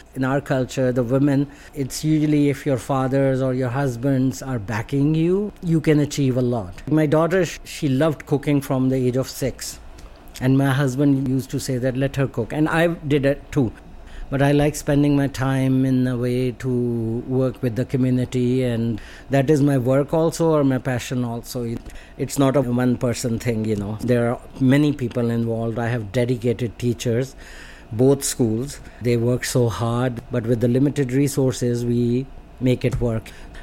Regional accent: Lahore, Punjab, Pakistan; English is a second language; in Lahore. That's the city I grew up. Basically, I'm from Sialkot. Our family is from Kashmir. We are Kashmiri. We don't know the language or anything.

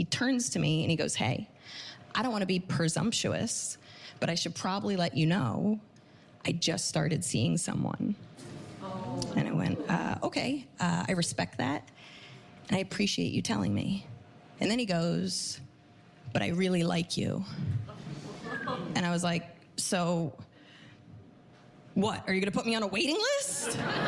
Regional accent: New Jersey, United States; I definitely think growing up in New Jersey ruined my personality.

